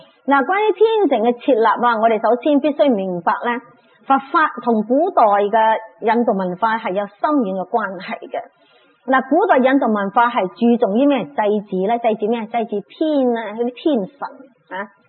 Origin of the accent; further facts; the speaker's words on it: Singapore; 我记得我哋啲福建人啊，我哋新加坡好多福建潮州人嘅